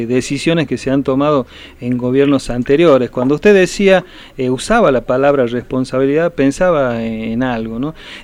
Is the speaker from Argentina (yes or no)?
yes; Argentina; porque en definitiva somos argentinos también.